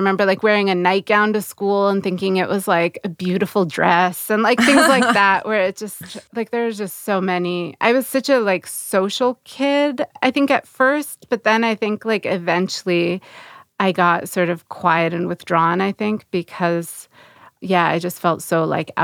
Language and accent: English; Russia; now in United States; the school I went to, there were not other Russian immigrants. And I felt pretty like interested in being American, but also feeling very much like on the outside of that.